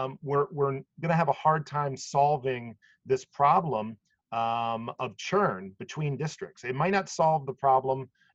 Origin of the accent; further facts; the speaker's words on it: Florida, United States; now in Michigan, United States; I am a transplant from Florida to Michigan.